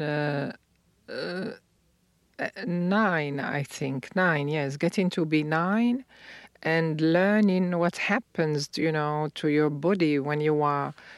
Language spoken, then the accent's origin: English; Fez, Fès-Meknès, Morocco; English is a second language; like I am from Fez, which is this 9th century old city with a lot of crafts.